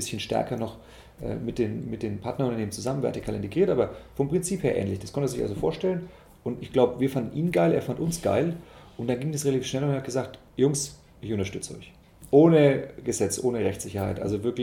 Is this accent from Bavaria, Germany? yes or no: yes; Fürth, Bavaria, Germany; Und ich komme ja aus Fürth in der Nähe von Nürnberg.